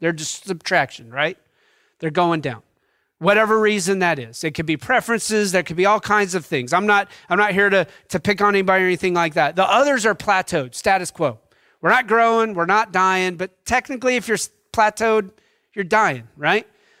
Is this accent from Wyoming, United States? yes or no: yes; Wyoming, United States; I grew up in Wyoming. So number one, I'm used to smaller churches.